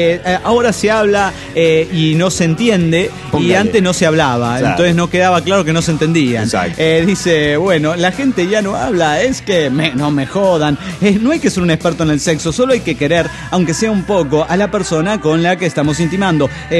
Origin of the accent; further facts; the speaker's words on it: Toluca, State of Mexico, Mexico; Soy el caballero de Toluca.